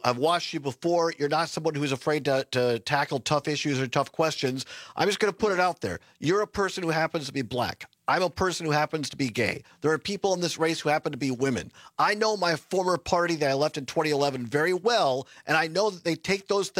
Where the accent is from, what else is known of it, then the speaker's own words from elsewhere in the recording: Wisconsin, United States; also born or lived in Madison; So I come from Southwest Wisconsin, lived in Madison the better part of 20 plus years, but grew up out in Southwest Wisconsin.